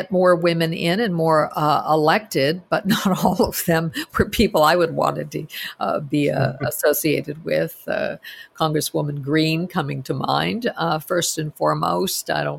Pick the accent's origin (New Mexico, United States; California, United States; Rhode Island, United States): New Mexico, United States; Albuquerque; I mean, again, growing up in Albuquerque, my friends were my cousins.